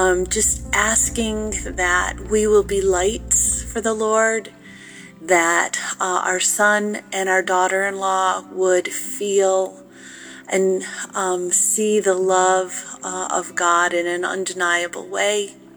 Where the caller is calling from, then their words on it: Tennessee, United States; from Middle Tennessee. I've been listening for several years, and I'm a first-time caller.